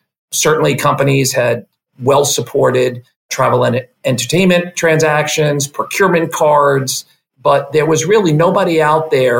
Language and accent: English; New York, United States; I am born and raised in New York. I do currently reside in New York.